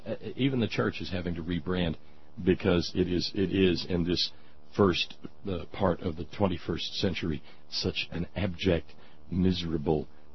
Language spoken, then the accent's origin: English; Palmdale, California, United States; also born or lived in Lancaster; Did I mention I'm actually from the Antelope Valley area? Palmdale, then Lancaster?